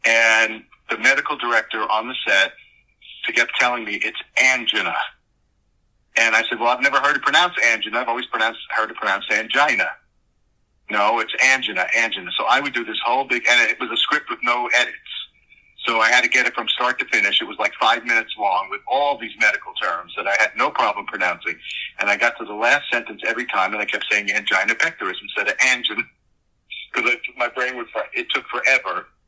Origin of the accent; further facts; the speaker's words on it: New York, United States; accent: New York; a lot of times people don't have any idea I'm from New York. But as I get tired or get older, just cranky, that New York accent comes out in a minute